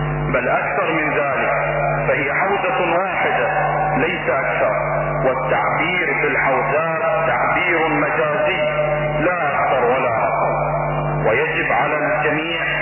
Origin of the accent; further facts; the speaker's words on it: Iraq; ونحن كشعب عراقي مسلم